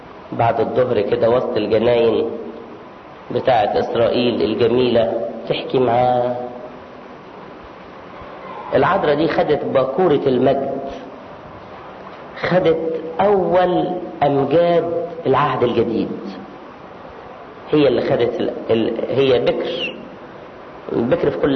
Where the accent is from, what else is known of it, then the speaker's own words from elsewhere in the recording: Egypt; او مع الشبان، ما انا مصري